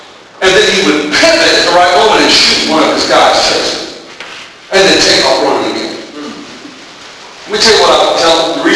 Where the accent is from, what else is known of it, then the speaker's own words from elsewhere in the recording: Tennessee, United States; born there; I was born in East Tennessee, so I love most things Tennessee except football.